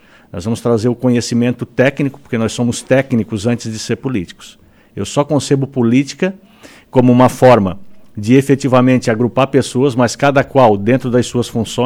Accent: Criciúma, Santa Catarina, Brazil; now in Urussanga, Brazil; sou de Criciúma, 43 anos, né? Resido aqui em Uruçanga há 11 anos

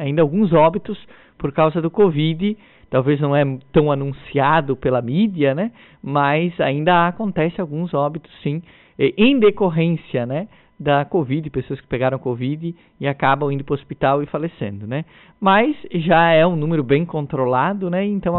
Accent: Treviso, Santa Catarina, Brazil; Eu acompanhava quando era criança isso, lá na minha infância, lá em Treviso, né?

